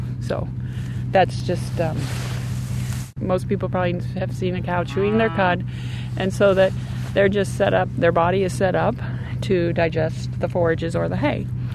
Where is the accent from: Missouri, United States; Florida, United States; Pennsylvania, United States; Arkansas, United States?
Missouri, United States; Centralia; I'm from Centralia, Missouri, and I own approximately 100 to 125 cows